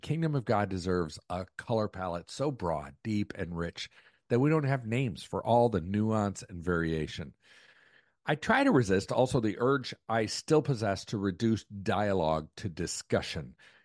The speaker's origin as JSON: {"language": "English", "country": "United States", "said": "Obviously, I'm an American, and we love to think of ourselves as wildly independent."}